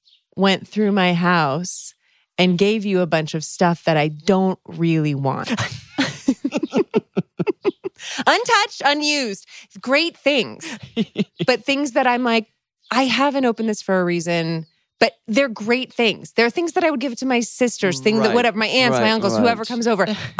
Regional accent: California, United States; I'm from the Bay Area, but you know what I mean.

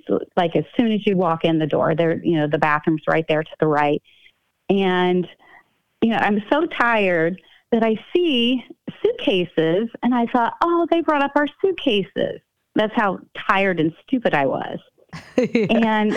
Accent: Midwest, United States; We're from the Midwest.

